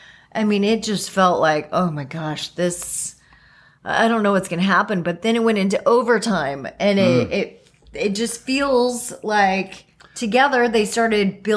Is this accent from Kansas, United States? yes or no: yes; Kansas, United States; because, you know, I grew up in Kansas, and so we consider Kansas City Chiefs our team.